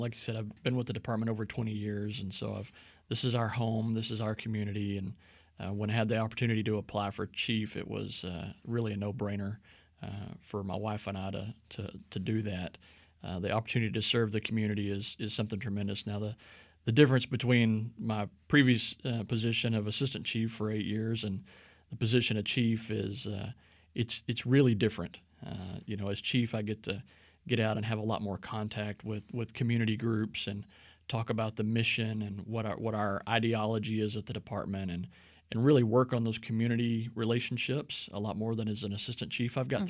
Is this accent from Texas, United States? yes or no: yes; Bryan, Texas, United States; I grew up in the Bryan College Station area. Went to Bryan High School, so that was home back then.